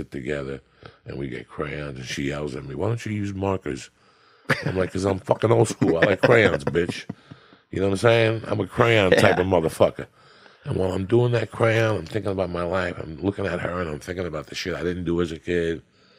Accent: Cuba; English is a second language; moved away; That when I came from Cuba, I had a big problem. I didn't speak the language, bro.

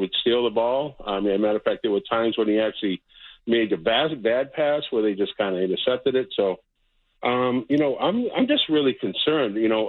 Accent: Somerville, Massachusetts, United States; moved away as an adult; I grew up in Boston. I grew up in Somerville. Left there in 84. So I'm 62 years old.

